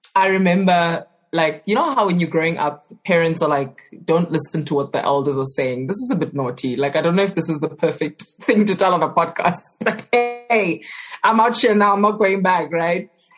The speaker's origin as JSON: {"language": "English", "town": "Johannesburg", "region": "Gauteng", "country": "South Africa", "tie": "born or raised there", "said": "I grew up in Johannesburg, specifically in Alexandra. And then, yeah, we've moved around as a family, but I'm still based in Johannesburg right now."}